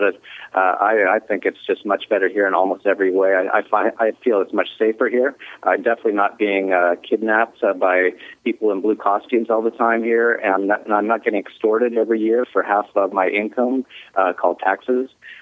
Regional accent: Canada; moved away; I'm originally from Canada, so I'd moved out of Canada.

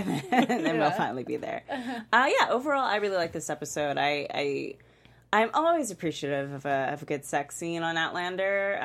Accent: United States; And as an American, that's really tough sometimes to hear that Scottish accent.

